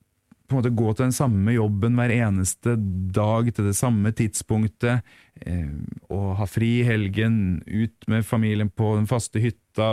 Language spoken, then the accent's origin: Norwegian; Tønsberg, Vestfold, Norway; hjemme i Tønsberg på det lille teatret